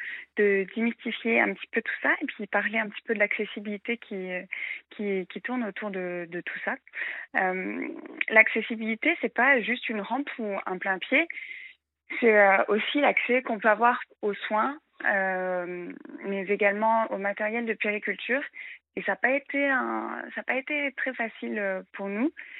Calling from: Metz, Grand Est, France; Alors, j'ai 32 ans et je suis de Metz.

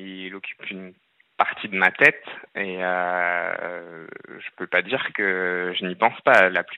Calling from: Biscarrosse, Nouvelle-Aquitaine, France; Donc j'ai 33 ans et je viens de Biscarrosse, dans les Landes, d'une petite station balnéaire.

